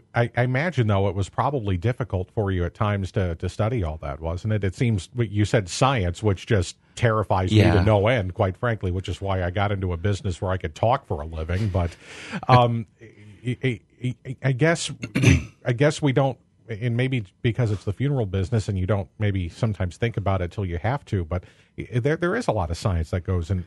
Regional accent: Kewaunee, Wisconsin, United States; I had no idea, and I grew up in Kewaunee and lived blocks away from a funeral home there

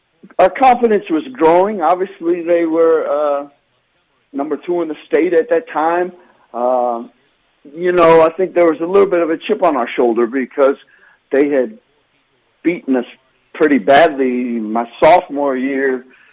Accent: Galesburg, Illinois, United States; And, you know, just growing up in Galesburg, that love for basketball because of the passion for basketball there, and obviously the history.

